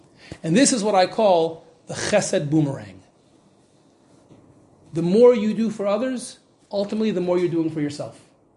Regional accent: Midwest, United States; I grew up in the Midwest and I was in school in New York.

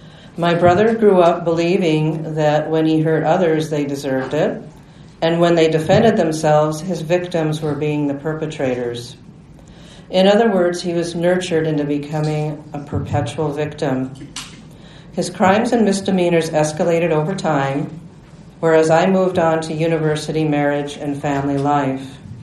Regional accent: Canada; So I was telling Rabbi Rosenzweig how I came all the way from Canada to be here

